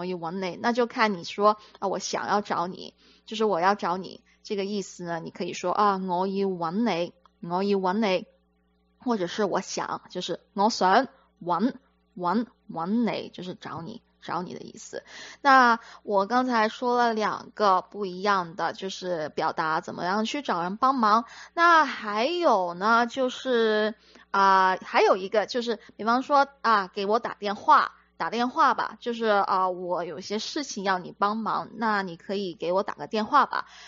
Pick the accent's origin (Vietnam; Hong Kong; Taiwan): Hong Kong; 因为我在香港长大，所以呢，我就会说啊，我有嘢要揾你